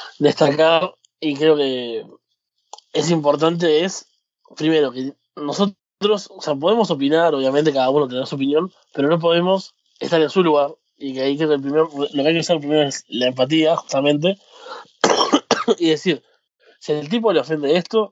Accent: Uruguay; yo soy un uruguayo blanco de clase media

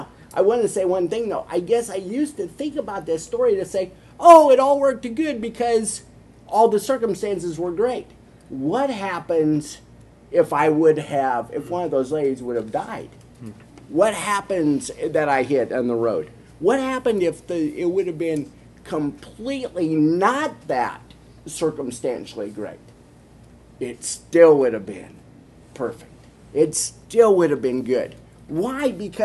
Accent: Nebraska, United States; And I look back, and I'm from Nebraska.

